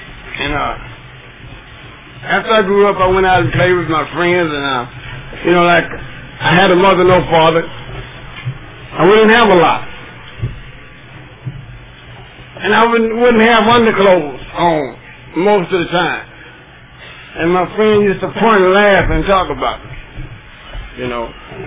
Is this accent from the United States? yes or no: yes; Galveston, Texas, United States; I was born and raised in Texas, Galveston. And that might be 95% of the problem.